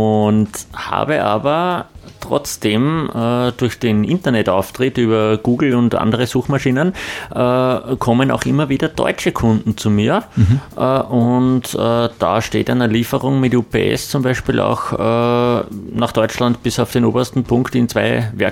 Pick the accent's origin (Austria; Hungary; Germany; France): Austria; Gänserndorf, Lower Austria; Ich komme aus Gensandorf in Niederösterreich.